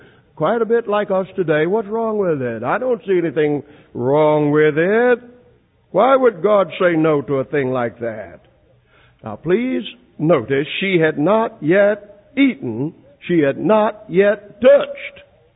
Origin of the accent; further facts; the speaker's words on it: Greensboro, North Carolina, United States; born there; I was born in Moorhead Township in the county of Guilford in the city of Greensboro, North Carolina.